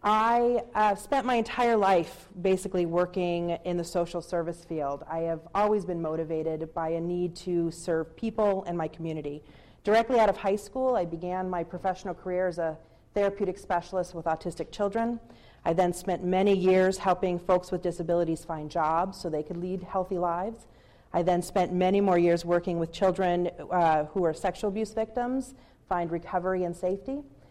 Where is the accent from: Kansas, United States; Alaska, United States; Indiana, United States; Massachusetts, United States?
Alaska, United States; I am a born and raised Alaskan. I was born on Elmendorf Air Force Base. I was raised out here in the Matsu. I was the first graduating class of Colony High School.